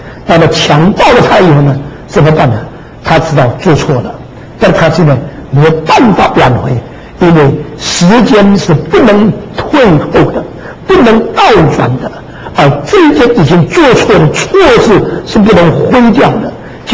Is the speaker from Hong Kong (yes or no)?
no; United Kingdom; 我们英国人的有一句话